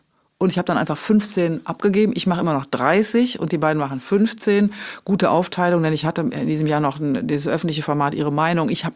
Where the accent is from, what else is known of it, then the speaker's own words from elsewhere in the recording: Rhineland, Germany; ich bin Rheinländerin, ich feiere lieber.